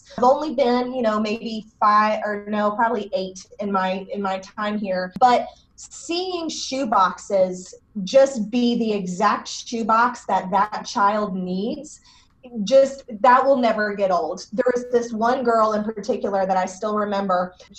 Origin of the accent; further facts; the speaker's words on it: Boone, North Carolina, United States; And I am actually from Boone, North Carolina. There are so few of us, but I am born and raised here locally.